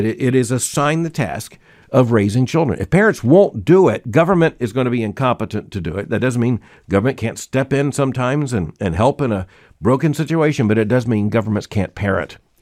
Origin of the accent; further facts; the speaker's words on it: Florida, United States; I've been fascinated with sharks ever since I was a little boy, and growing up in Florida, by the way